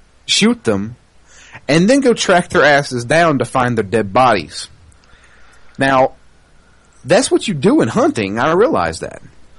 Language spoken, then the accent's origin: English; the South, United States; Apparently, because I'm from the South, Ken thinks that I like hunting.